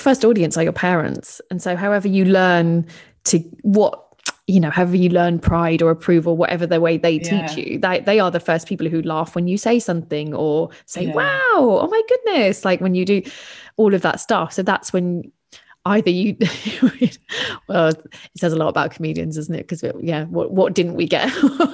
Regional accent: London, United Kingdom; I was brought up in London, and that to me makes perfect sense

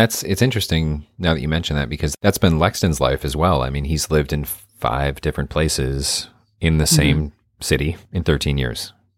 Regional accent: Michigan, United States; And then I flew back, and the next morning drove to my hometown in Michigan, which is about 7 hours away.

